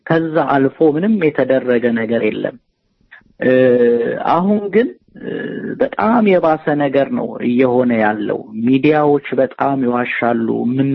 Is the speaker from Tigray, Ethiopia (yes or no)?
no; Addis Ababa, Ethiopia; በ1997 ምርጫ ጊዜ እኔ አዲስ አበባ ነበርኩኝ። እኔ ሞላማሮ የሚባል እዛ አብነት አካባቢ ነው ተወልጄ ያደግኩትና